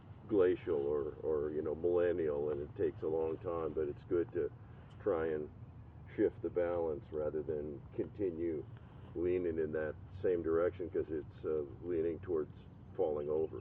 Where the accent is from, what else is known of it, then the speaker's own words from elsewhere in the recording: Helena, Montana, United States; also born or lived in New York; I came back to my hometown of Helena after living in New York for a long time was to shorten commuting.